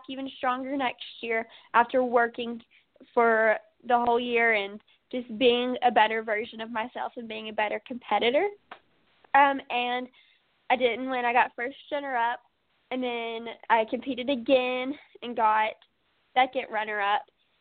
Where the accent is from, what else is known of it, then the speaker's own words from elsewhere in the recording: Henderson, Tennessee, United States; not only representing my hometown of Henderson, but also Martin.